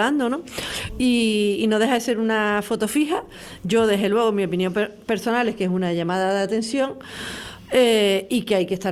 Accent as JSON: {"language": "Spanish", "town": "La Laguna", "region": "Canary Islands", "country": "Spain", "said": "mañana yo, que soy de La Laguna"}